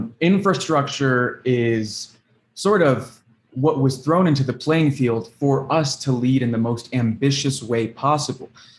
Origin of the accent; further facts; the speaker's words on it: Miami, Florida, United States; I'm from Miami.